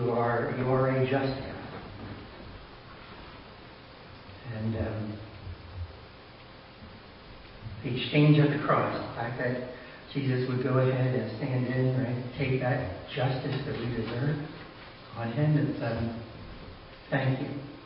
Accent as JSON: {"language": "English", "town": "Yardley", "region": "Pennsylvania", "country": "United States", "tie": "born or raised there", "lives_now": "Drexel Hill, United States", "said": "I actually live in Drexel Hill. I'm right in Delaware County. And I grew up in Yardley, in Bucks County. My parents still are alive and live there."}